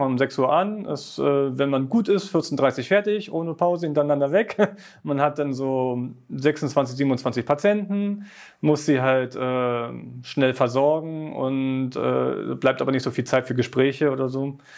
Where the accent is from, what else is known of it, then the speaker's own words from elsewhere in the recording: Neuruppin, Brandenburg, Germany; moved away as an adult; now in Berlin, Germany; ich bin nicht in Berlin aufgewachsen, ich bin in Neuruppin aufgewachsen, in Brandenburg und da bin ich dann mit 18 nach Berlin gezogen. Wegen der Liebe und wegen dem Job. Und in Berlin wohne ich momentan in Tegel.